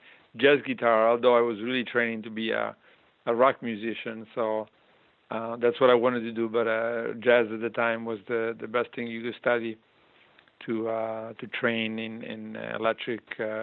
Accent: Genoa, Liguria, Italy; And then my region where I grew up in Liguria, in the northwest of Italy, turns out to be Genova, my city

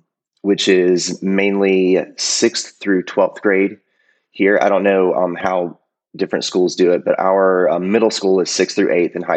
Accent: Peachtree City, Georgia, United States; I am from Peachtree City, Georgia, just south of Atlanta. And it's really just a giant suburb of the Atlanta area.

